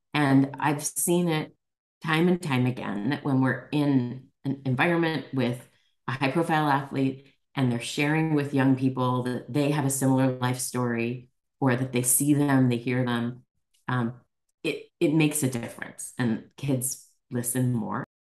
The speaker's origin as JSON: {"language": "English", "town": "Washington", "region": "District of Columbia", "country": "United States", "tie": "born or raised there", "also_born_or_lived": "San Francisco Bay Area", "said": "I grew up half in Washington, D.C., half in the San Francisco Bay Area."}